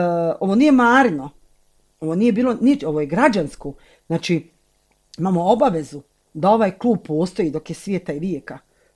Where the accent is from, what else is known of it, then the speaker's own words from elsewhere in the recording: Tuzla, Tuzla Canton, Bosnia & Herzegovina; Znači, mi smo rasli sa sportom u Tuzli.